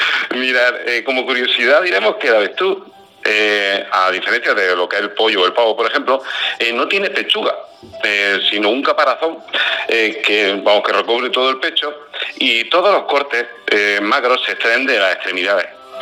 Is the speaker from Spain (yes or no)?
yes; Cuevas del Campo, Andalusia, Spain; porque en mi pueblo, en Cuadras del Campo, en Granada